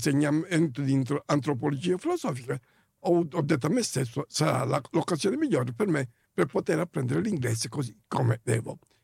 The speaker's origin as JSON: {"language": "Italian", "region": "Sicily", "country": "Italy", "said": "come siciliano, quindi avvicinandomi al regno delle due Sicilie"}